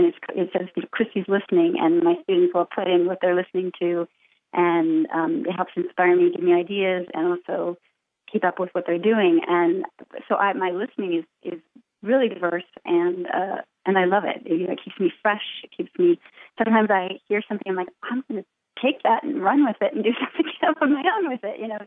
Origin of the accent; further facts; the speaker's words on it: Lawrence, Kansas, United States; moved away as an adult; now in Boston, United States; I did. I grew up in Lawrence, Kansas, and I go back a lot. I have friends there and ties to the University of Kansas.